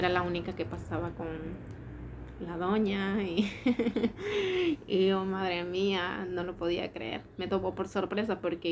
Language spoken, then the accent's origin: Spanish; Nicaragua; now in Seville, Spain; En Nicaragua, pues, solo si te conozco, te saludo.